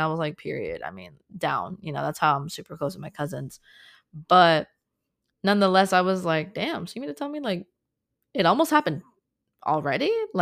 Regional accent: Miami, Florida, United States; also born or lived in Boca Raton; now in Los Angeles, United States; I was born in LA. I grew up in Miami and / Boca. Or the Fort Lauderdale area, if you will. And I ended up having my adulthood all in LA.

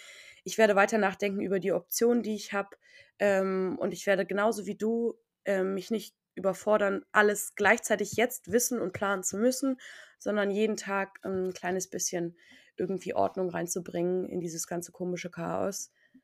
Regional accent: Germany; Deutschland! Deutschland ist meine Heimat.

